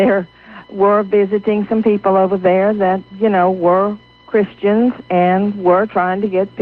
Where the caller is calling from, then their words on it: Baton Rouge, Louisiana, United States; Yes, Art. … from Baton Rouge.